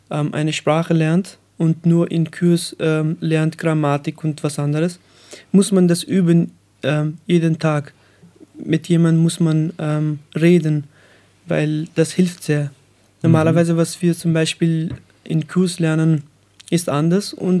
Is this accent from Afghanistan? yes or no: yes; Afghanistan; German is a second language; now in Austria; ich komme aus Afghanistan.